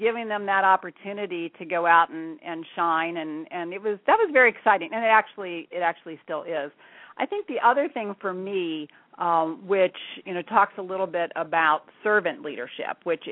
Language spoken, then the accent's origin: English; Pennsylvania, United States; also born or lived in Philadelphia; And then I moved from Philadelphia back to my hometown about the mid-80s, and my hometown is in central Pennsylvania.